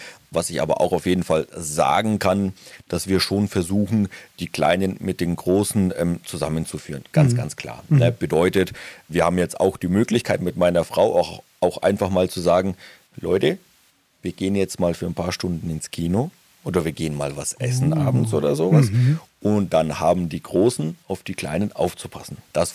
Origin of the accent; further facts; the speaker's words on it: Feucht, Bavaria, Germany; Ich komme jetzt nicht direkt aus Nürnberg, ich komme aus Feucht bei Nürnberg.